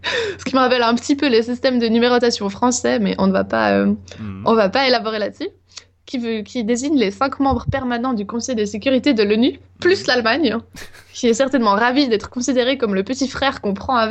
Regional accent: Lausanne, Vaud, Switzerland; born there; L'Iran qui est venu à Lausanne, ma ville natale

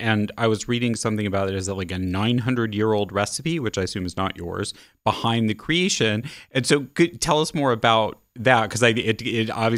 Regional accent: Midwest, United States; I was raised in the Midwest, the 1970s.

